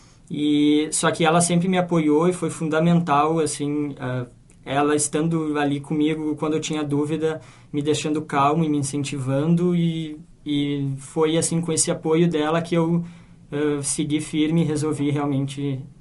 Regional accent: São Leopoldo, Rio Grande do Sul, Brazil; De São Leopoldo, é, sou de São Leopoldo.

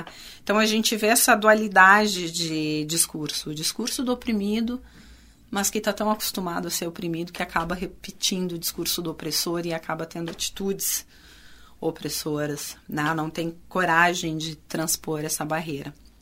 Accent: São Paulo, Brazil; eu sou paulista. Não, e quando cheguei ao Rio Grande do Sul, comecei a faculdade de letras

